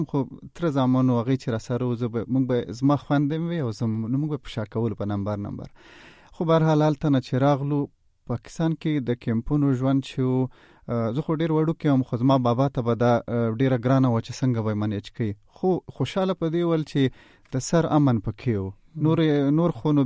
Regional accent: Jalalabad, Nangarhar, Afghanistan; موږ د جلال آباد یو نو زما کورنۍ هم پا په غرونو باندې راغله

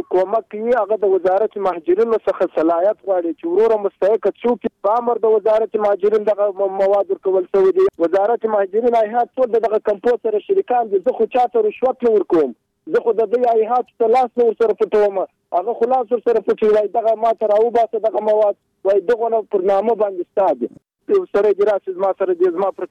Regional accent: Zhari, Kandahar, Afghanistan; دغه دوه کاله دوه نیم کاله کېږي چې موږ راغلي د جنګو څخه، د کندهار یم، د ژړۍ د ولسوالۍ یم.

